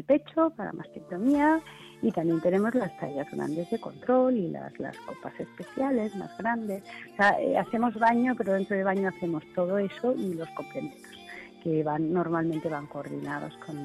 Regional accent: Castellón, Valencian Community, Spain; nosotros somos de Castellón

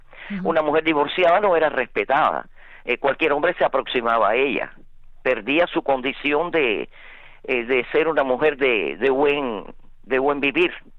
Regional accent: Cuba; Yo nací en Cuba en el 1942, el 3 de diciembre. Y bueno, he realizado toda mi vida en Cuba.

